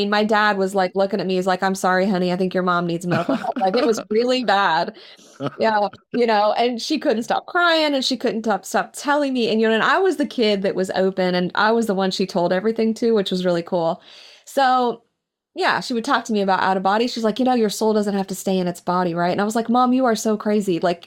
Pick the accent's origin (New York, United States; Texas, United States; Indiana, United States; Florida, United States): Indiana, United States; I grew up in Indiana, just north of Indianapolis.